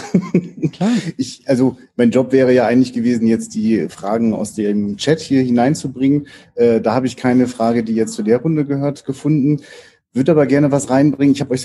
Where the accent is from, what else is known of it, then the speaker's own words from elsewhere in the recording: Rostock, Mecklenburg-Vorpommern, Germany; Ich bin auch Rostocker